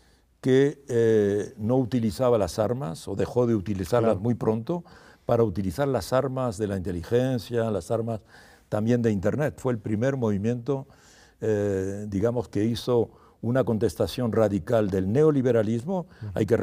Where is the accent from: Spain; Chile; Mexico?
Spain; Evidentemente, como español